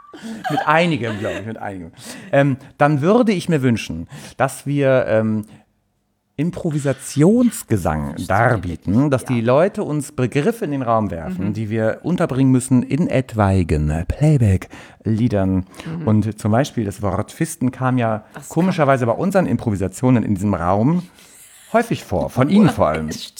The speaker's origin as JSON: {"language": "German", "town": "Delmenhorst", "region": "Lower Saxony", "country": "Germany", "said": "es gab, ich glaube, 1997 oder so war es, ein Hochwasser in Delmenhorst, wo ich herkomme."}